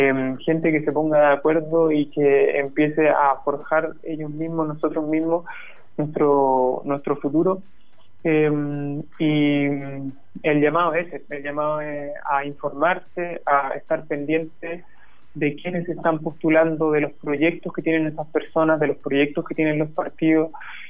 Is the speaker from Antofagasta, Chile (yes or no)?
no; Lo Prado, Santiago Metropolitan Region, Chile; Yo soy de Lo Prado, una comuna dormitorio, una comuna que, por ser dormitorio y no tener empresas y no tener patentes, ¿cierto?, no goza de los beneficios que tienen otras comunas.